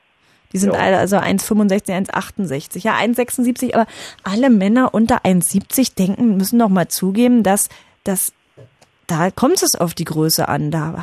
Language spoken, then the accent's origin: German; Saxony-Anhalt, Germany; ich bin selbst da in Sachsen-Anhalt groß geworden